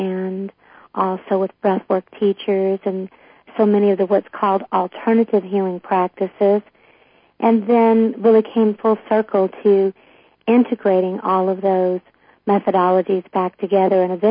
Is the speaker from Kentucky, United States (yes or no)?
yes; Kentucky, United States; I grew up in Western Kentucky, and I became a mental health counselor at a very young age, at 20 years old.